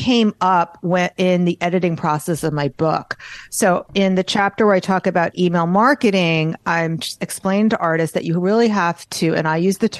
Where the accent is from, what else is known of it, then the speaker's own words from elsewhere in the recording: New York, United States; I'm Jewish and I'm from New York.